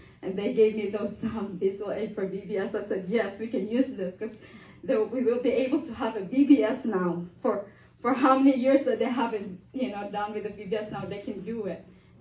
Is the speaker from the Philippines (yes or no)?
yes; Philippines; I'm from originally from the Philippines.